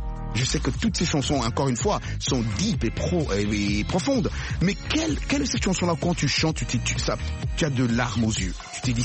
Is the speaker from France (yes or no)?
no; United States; pourquoi il n'est pas venu seulement s'installer ici chez nous aux États-Unis où on fait bon aussi le jazz matin midi soir